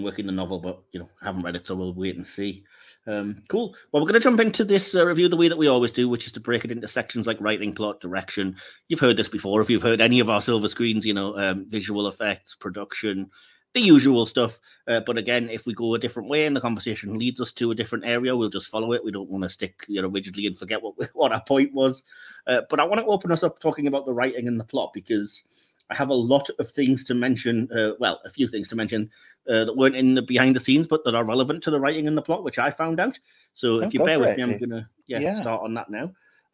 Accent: United Kingdom; being British, and, you know, our famously kind of reserved stiff upper lip

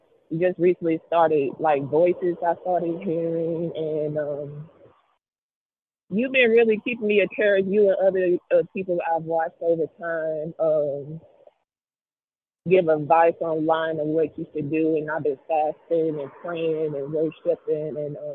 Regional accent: Missouri, United States; I'm from Missouri.

